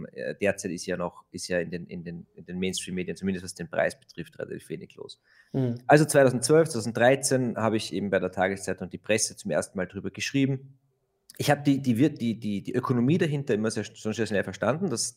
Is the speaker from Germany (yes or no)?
no; Austria; Ich bin Österreich, wie man hören kann. Sitze hier in Wien, auch wenn im Hintergrund die Plakate aus Tirol hängen.